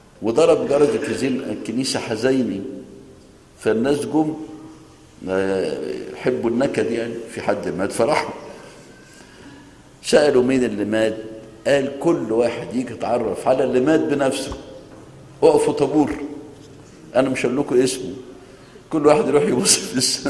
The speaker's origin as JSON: {"language": "Arabic", "country": "Egypt", "said": "في بعض الأعمال الأدبية عندنا في مصر بعض الكتاب عالجوا الفكرة دي"}